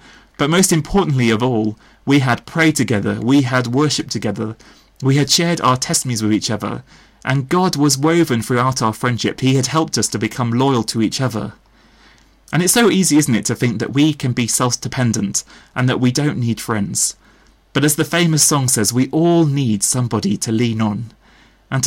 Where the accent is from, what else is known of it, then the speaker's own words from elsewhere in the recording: United Kingdom; accent: English with hints of Welsh; He couldn't even understand my English accent very clearly, especially with all the hints of Welsh.